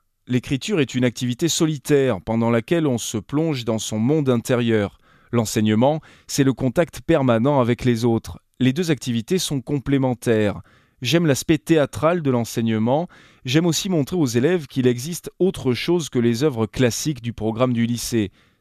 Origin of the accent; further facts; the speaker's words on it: Perpignan, Occitanie, France; born there; also born or lived in Toulouse / northern France; now in Montpellier, France; Je suis né à Perpignan, j'ai fait mes études de lettres à Toulouse, puis comme beaucoup d'enseignants, j'ai passé quelques années dans le nord de la France avant de rejoindre Montpellier où je vis depuis 15 ans.